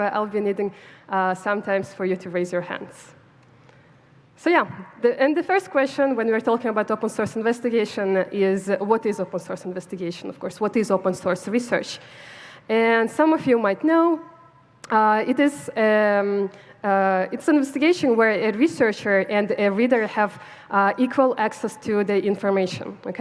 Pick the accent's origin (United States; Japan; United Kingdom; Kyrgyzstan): Kyrgyzstan; I come from Kyrgyzstan, so my main focus is in Central Asia